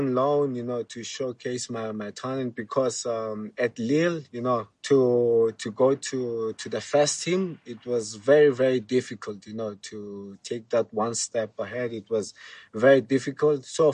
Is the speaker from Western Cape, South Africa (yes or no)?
no; Tembisa, Gauteng, South Africa; I was born in Johannesburg, Tembisa. That's where I grew up, and I played football there